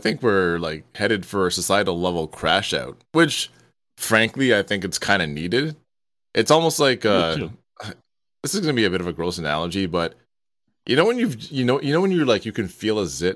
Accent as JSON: {"language": "English", "country": "Canada", "said": "I'm from Canada"}